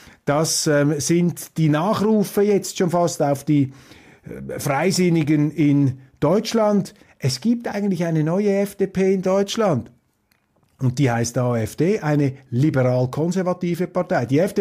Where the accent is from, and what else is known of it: Switzerland